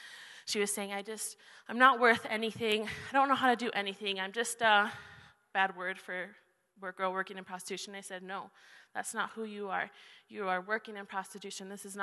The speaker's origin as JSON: {"language": "English", "country": "Spain", "tie": "born or raised there", "said": "Growing up in Spain, I don't know how many of you have gone to Spain."}